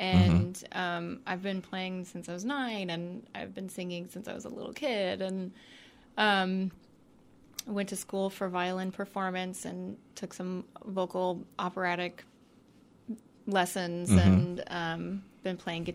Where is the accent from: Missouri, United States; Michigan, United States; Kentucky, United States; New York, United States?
Missouri, United States; Kansas City; No, I'm from Kansas City originally. I grew up out that way, and I moved out here recently